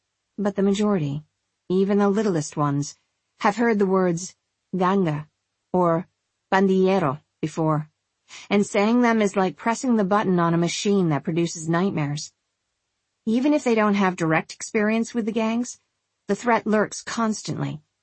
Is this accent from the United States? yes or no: no; Mexico City, Mexico; I'm a Chilanga. Well, I'm a Catracho, so we're enemies. He's right. I'm from Mexico City, and he's from Honduras, and in many ways that makes us hostile neighbors.